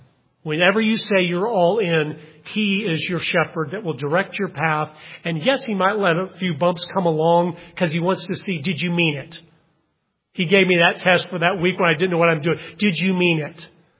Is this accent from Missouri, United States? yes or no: no; Idaho, United States; I said, I'm sorry, we're not from Iowa. I'm sure you're wanting to meet people in Iowa. I go, we're from Idaho.